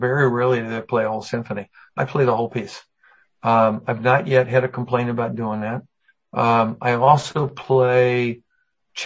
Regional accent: Ogden, Utah, United States; born there; I was born in Ogden, Utah, and fortunately she'd been on Phenobarb for about 6 weeks after my grandfather's death, because I was born 2 months premature.

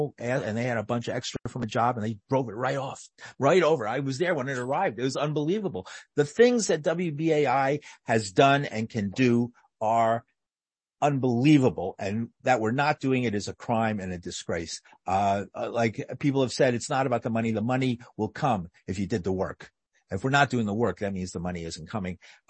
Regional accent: Bronx, New York, United States; I remember that well. I grew up in the Bronx.

